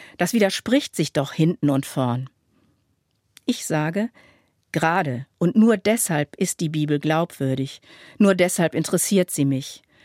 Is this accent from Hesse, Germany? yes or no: no; Münster, North Rhine-Westphalia, Germany; meiner Heimatstadt Münster